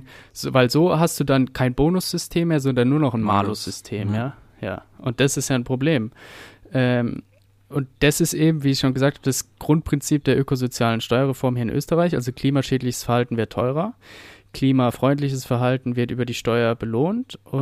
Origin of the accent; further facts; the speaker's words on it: Heidelberg, Baden-Württemberg, Germany; aus meiner Heimat, aus Baden-Württemberg in Deutschland, Heidelberg, klar.